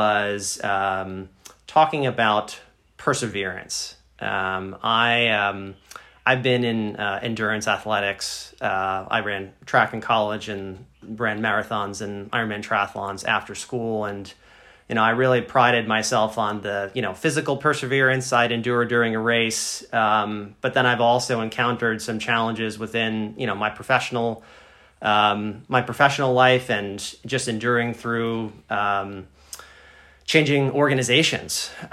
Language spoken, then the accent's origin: English; East Coast, United States; I grew up on the East Coast. And, so it's difficult to, say no to the nostalgia.